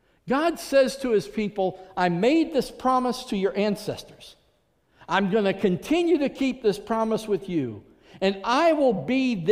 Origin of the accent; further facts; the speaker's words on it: New Orleans, Louisiana, United States; born there; I was born in New Orleans, and so in preparation for this week, I went ahead and looked at topo maps, because if you're born in New Orleans, the truth is we are a city that was built below sea level.